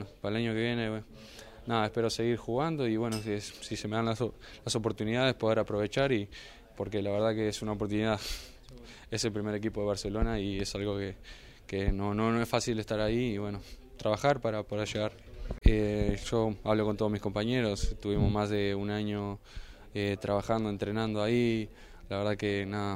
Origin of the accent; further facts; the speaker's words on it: Uruguay; para nosotros que somos uruguayos.